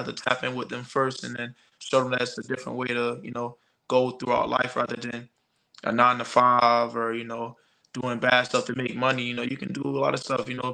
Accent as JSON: {"language": "English", "town": "Miami", "region": "Florida", "country": "United States", "said": "You know, Miami. I'm not from Broward County, but Miami and Broward is, you know, we right here, like in Florida."}